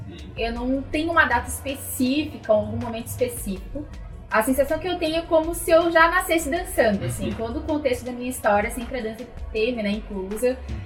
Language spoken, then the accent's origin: Portuguese; Joinville, Santa Catarina, Brazil; Porque eu sou de Joinville, onde tem, né, o maior festival de dança do mundo.